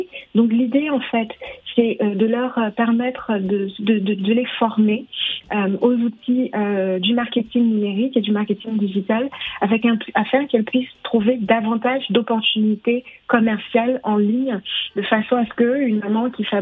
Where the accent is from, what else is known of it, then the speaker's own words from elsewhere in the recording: Douala, Littoral, Cameroon; moved away as an adult; now in France; J'ai grandi au Cameroun. Donc je suis un pur produit de Douala et j'aime à le dire, de mon quartier Ndombonso-Kaver. Donc de Ndombonso-Kaver, je suis arrivée à Paris